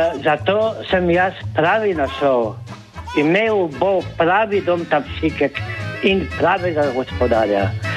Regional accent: Postojna, Littoral–Inner Carniola, Slovenia; Jaz sem doma iz Postojne

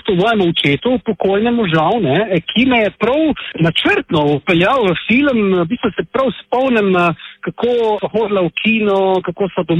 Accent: Celje, Savinja, Slovenia; odraščal in rodil sem se v Celju, kjer še vedno živim in sem tudi večino časa tukaj, ne? Zdaj bom tudi umrl v Celju.

